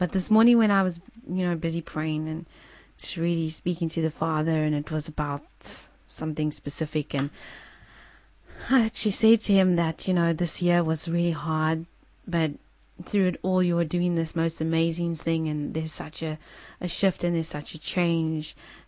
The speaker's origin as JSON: {"language": "English", "country": "South Africa", "said": "We South Africans, I don't know how it is overseas. I'm South African and talk about South African."}